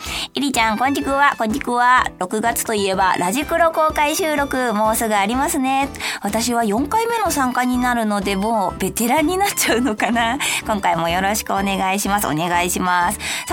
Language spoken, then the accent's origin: Japanese; Kazo, Saitama, Japan; 私の出身の埼玉県加須市がね、鯉のぼりの町、鯉のぼりでとっても有名なんだよね。